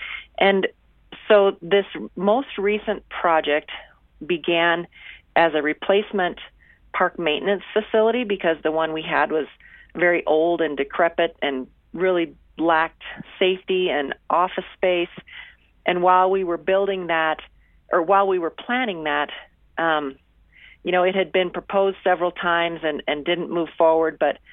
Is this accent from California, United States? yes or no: no; Minnesota, United States; now in Jackson, United States; Originally from Minnesota, but I've lived in Jackson for close to 40 years.